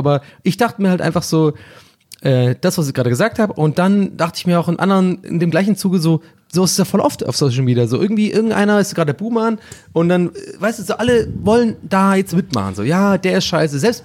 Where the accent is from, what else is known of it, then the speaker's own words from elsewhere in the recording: Ireland; als Ire, gebürtige Ire, der da aufgewachsen ist